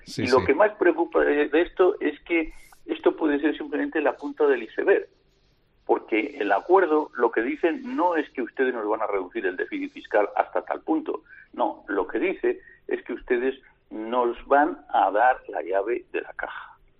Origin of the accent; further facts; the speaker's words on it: Catalonia, Spain; porque yo estoy soy catalán, pues estoy voto en Cataluña